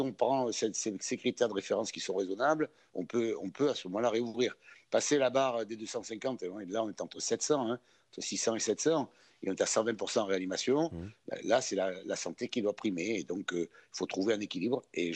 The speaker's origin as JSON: {"language": "French", "town": "Marseille", "region": "Provence-Alpes-Côte d'Azur", "country": "France", "said": "Je suis un Marseillais, j'aime ma ville"}